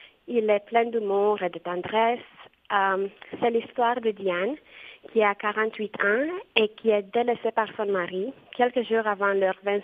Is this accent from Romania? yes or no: yes; Romania; French is a second language; Ah oui, je suis roumaine.